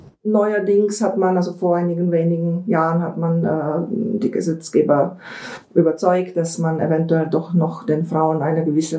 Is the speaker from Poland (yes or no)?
no; Brno, South Moravian Region, Czechia; German is a second language; moved away as an adult; now in Germany; Geboren bin ich in Südmähren in Brno, auf Deutsch Brünn, und bin da aufgewachsen, bin zur Schule gegangen und dann später auch studiert, und irgendwann habe ich dann auch meinen deutschen Weg eingeschlagen.